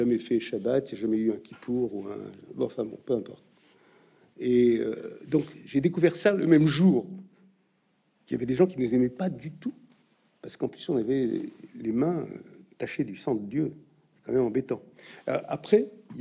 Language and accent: French; Tunisia; Mais je suis né en Tunisie, et j'étais bien en Tunisie.